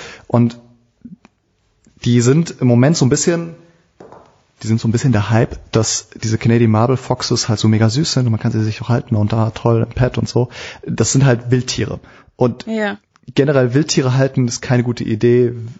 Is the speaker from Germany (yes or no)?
no; Cairo, Cairo Governorate, Egypt; Und also vor 30 Jahren, ich bin in Kairo groß geworden als Kind